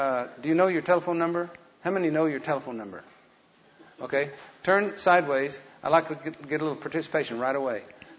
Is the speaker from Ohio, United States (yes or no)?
no; Chickasha, Oklahoma, United States; That's the way we whistle in Chickasha. I grew up in Chickasha. I learned how to whistle like that over there.